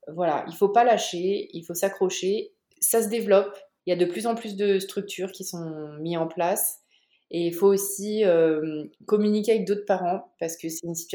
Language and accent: French; France; now in United States; on a de la chance en tant que Français d'être pour les Américains des bons immigrés